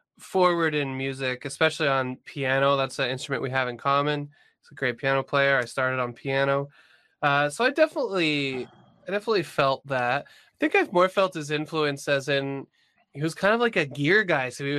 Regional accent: Brantford, Ontario, Canada; I'm from Brantford, Ontario.

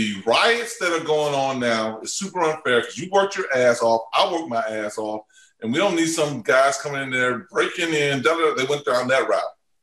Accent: Houston, Texas, United States; And, he grew up in a part of Houston called Third Ward. I grew up in Fifth Ward.

